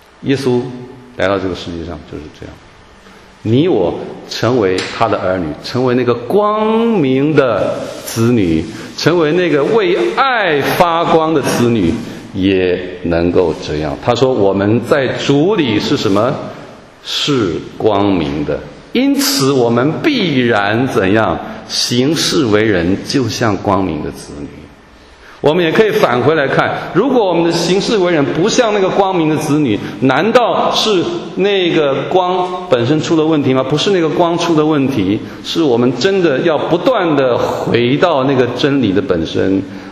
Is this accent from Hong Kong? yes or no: no; Taiwan; 这一年多以来在台湾，我来自台湾